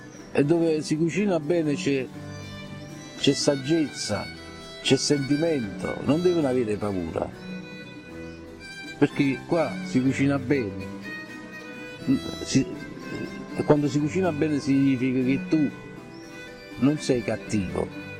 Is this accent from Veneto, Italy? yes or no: no; Naples, Campania, Italy; born there; sono nato a Napoli, sono nato il 20 ottobre del 1954. Io vivo ancora, vivo qua, ai quartieri spagnoli